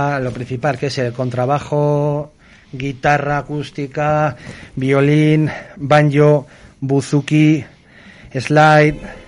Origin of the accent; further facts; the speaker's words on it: Muskiz, Basque Country, Spain; Vamos, yo soy de Musquis.